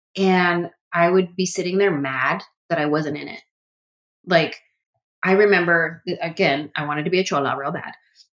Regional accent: San Jose, California, United States; where's a talent agency in San Francisco? Because I was from San Jose.

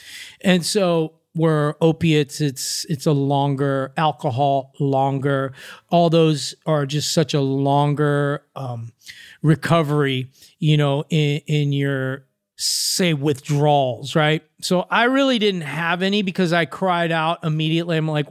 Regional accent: Venice Beach, California, United States; well, I'm from Venice Beach and snitches get stitches.

